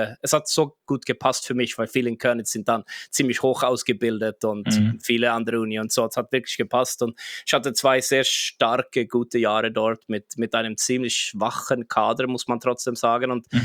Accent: Jönköping, Jönköping County, Sweden; German is a second language; also born or lived in Gothenburg; ich bin in Jönköping aufgewachsen, bin dann umgezogen nach Göteborg mit 23

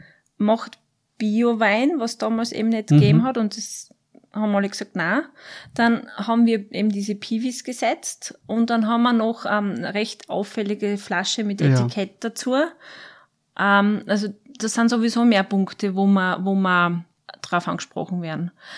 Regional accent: Styria, Austria; born or raised there

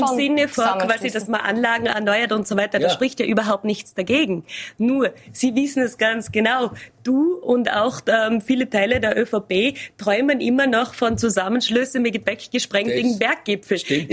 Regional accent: Tyrol, Austria; bei uns in Tirol

